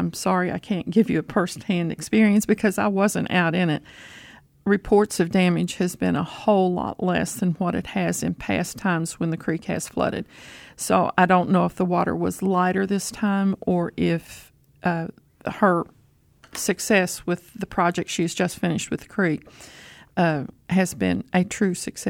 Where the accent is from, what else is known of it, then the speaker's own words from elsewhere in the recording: Moorhead, Minnesota, United States; I was born and raised in Moorhead, and my dad had a furniture store where the conference center is now.